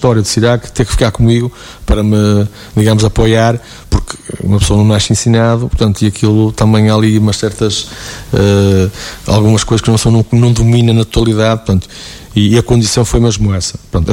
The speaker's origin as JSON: {"language": "Portuguese", "town": "Paços de Brandão", "region": "Aveiro", "country": "Portugal", "tie": "born or raised there", "also_born_or_lived": "Santa Maria de Lamas", "lives_now": "São João de Ver, Portugal", "said": "eu sou natural de Santa Maria de Lamas, e agora estou residindo em São João de Beira. Mas a minha vida toda foi feita em Passos Brandão."}